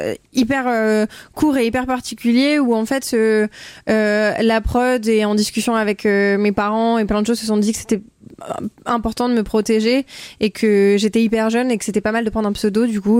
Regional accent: Hénin-Beaumont, Hauts-de-France, France; J'ai grandi dans une maison d'une cité minière à Hénin-Beaumont. Voilà. Et c'était un endroit très calme avec une maison de retraite derrière. J'ai beaucoup, beaucoup joué dans la rue.

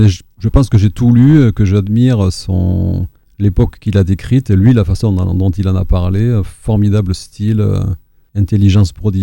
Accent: Agen, Nouvelle-Aquitaine, France; je prépare 3 soirs à Agen, qui est ma ville natale.

